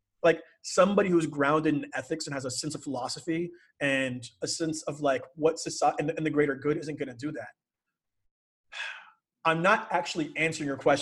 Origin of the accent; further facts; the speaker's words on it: Seattle, Washington, United States; because like I'm from the Seattle area, and in particular, the industries in Seattle are very tech-based.